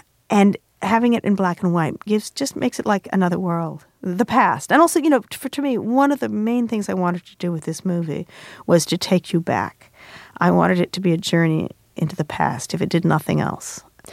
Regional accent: Toronto, Ontario, Canada; I'm from Toronto, so, it's just a different...

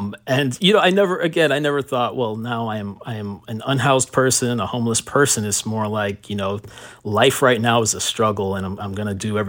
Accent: Miami, Florida, United States; So coming from Miami, growing up in Miami, and there's a part of me that loves this about Miami, I should say.

